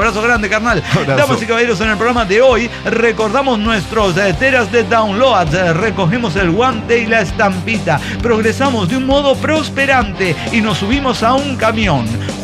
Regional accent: Chetumal, Quintana Roo, Mexico; de Chetumal, Quintana Roo.

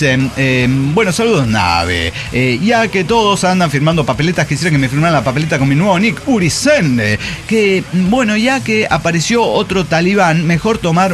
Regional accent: Iztapalapa, Mexico City, Mexico; Yo soy de Iztapalapa.

